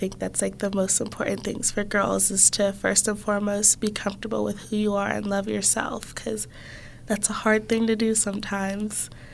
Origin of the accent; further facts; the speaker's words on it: Dayton, Ohio, United States; now in Pittsburgh, United States; Dayton, Ohio.